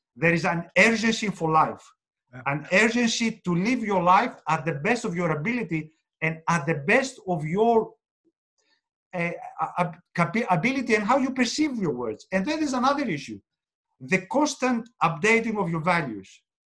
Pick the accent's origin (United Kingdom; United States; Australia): Australia; as a Greek Australian in Australia, as an Australian